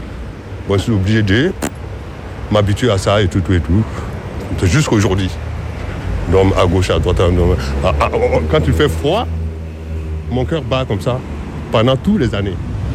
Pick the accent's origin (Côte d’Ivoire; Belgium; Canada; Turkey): Côte d’Ivoire; moved away as an adult; now in France; Je suis de la Côte d'Ivoire. Ça fait 20 ans que je suis là. Je suis venu ici en France en 1989.